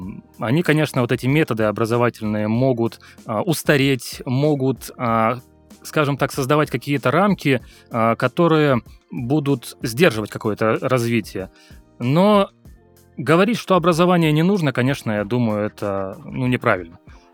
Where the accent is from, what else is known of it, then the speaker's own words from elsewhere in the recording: Far North, Russia; Я сам вообще с Крайнего Севера, да, у нас помимо авиасообщения можно товар доставить либо по Зимнику, да, по Оби